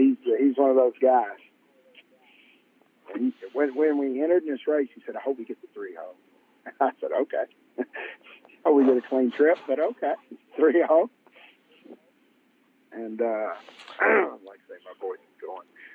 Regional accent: United States; I grew up in Oklahoma, right down on Preston Highway. We had a little farm. Actually, where the Menard sits now is where that farm was. I grew up right there, went to Southern High School.

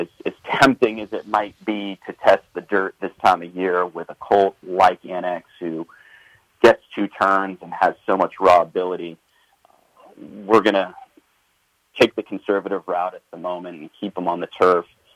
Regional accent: California, United States; Alex is someone who I grew up with here in Southern California.

